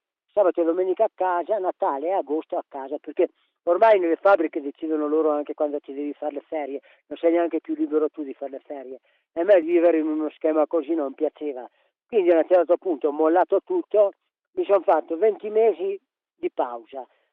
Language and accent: Italian; Feltre, Veneto, Italy; born there; also born or lived in Trentino; Io sono nato a Feltre 48 anni fa e dopo ho vissuto 20 anni alla Visi in Trentino, dopodiché ho fatto il militare e dopo il militare mi sono trasferito di nuovo a Bellunese, dove mi sono rinchiuso dentro per 20 anni in una fabbrica.